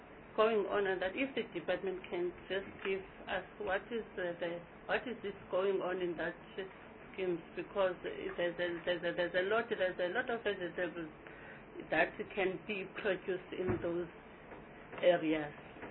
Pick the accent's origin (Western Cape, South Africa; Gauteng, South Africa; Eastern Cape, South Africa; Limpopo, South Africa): Eastern Cape, South Africa; I think I'm from the Eastern Cape.